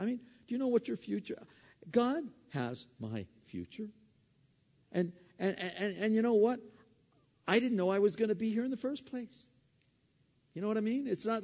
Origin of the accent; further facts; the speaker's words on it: Pennsylvania, United States; I grew up in Pennsylvania. I was looking for rivers that had water.